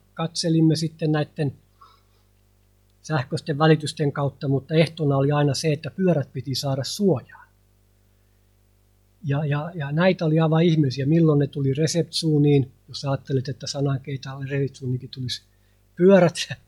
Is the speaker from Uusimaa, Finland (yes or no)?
yes; Helsinki, Uusimaa, Finland; mä olen itse syntyisin Helsingistä. Me tullaan Suomesta.